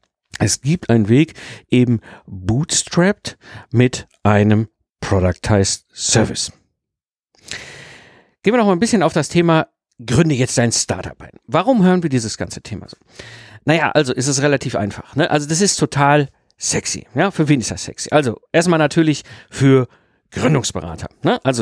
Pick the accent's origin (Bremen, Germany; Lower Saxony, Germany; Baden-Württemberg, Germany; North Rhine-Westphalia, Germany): North Rhine-Westphalia, Germany; Ich bin ja im Ruhrpott geboren und groß geworden, also so schön zwischen Kohle und Stahl.